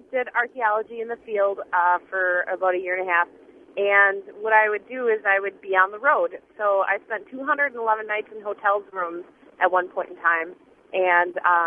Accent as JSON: {"language": "English", "region": "Wisconsin", "country": "United States", "said": "I'm obviously from Wisconsin, but Texas is kind of far away"}